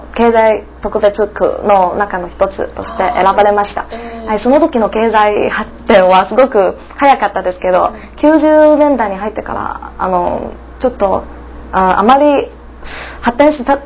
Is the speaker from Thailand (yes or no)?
no; Guangdong, China; Japanese is a second language; now in Japan; はい、広東省出身です。